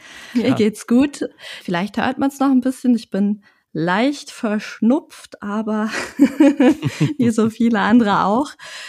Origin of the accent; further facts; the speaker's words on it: Germany; first language German; auch wenn Deutsch meine erste Sprache ist, ich in einem System hier groß geworden bin, also System in dem Sinne, dass ich so in etwa weiß, wie Behörden in Deutschland funktionieren.